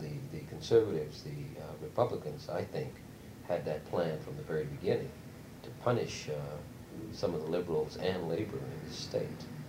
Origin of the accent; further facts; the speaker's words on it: Uvalde, Texas, United States; now in Austin, United States; I grew up with him around Uvalde, and who was a president or vice president of his bank in Uvalde, Texas.